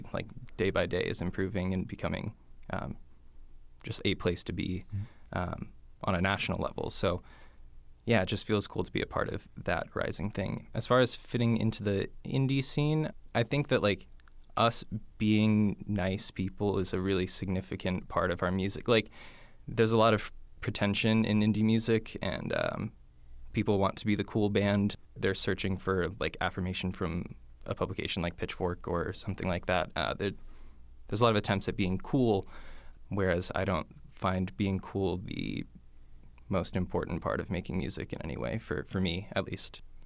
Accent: Phoenix, Arizona, United States; I think that it's really important for me to be celebrating the fact that we're from Phoenix and live here and operate here.

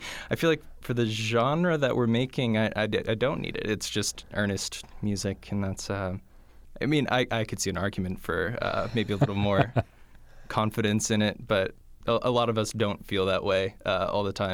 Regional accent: Phoenix, Arizona, United States; I think that it's really important for me to be celebrating the fact that we're from Phoenix and live here and operate here.

